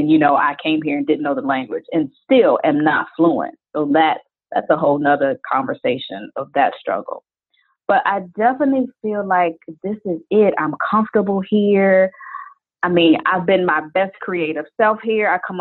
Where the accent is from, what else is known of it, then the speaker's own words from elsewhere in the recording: Chicago, Illinois, United States; now in Paris, France; I am from Chicago originally, but I currently live in Paris, France, living out my dream of being a world-renowned beverage expert.